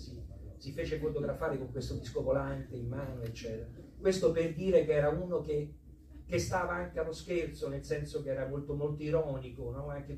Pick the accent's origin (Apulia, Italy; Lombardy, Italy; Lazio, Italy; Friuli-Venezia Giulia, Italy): Lazio, Italy; Cerveteri; Nel mio paese, io sono di Cerveteri